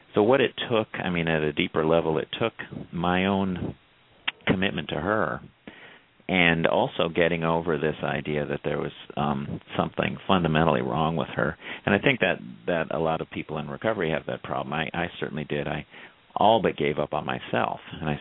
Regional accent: Ireland; I guess I'm saying surprising because I'm Irish and by nature pessimistic.

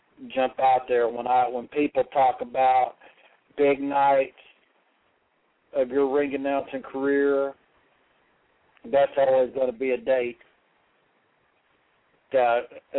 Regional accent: the South, United States; accent: Southern; Let me catch my breath with my little southern accent, because I'm about to unload.

